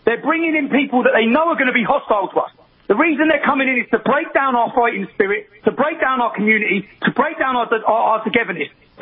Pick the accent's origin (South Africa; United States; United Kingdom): United Kingdom; Luton, East of England; My city is Luton. And what happens, because I've seen it, no one I grew up with in Luton out of my whole generation is left in that town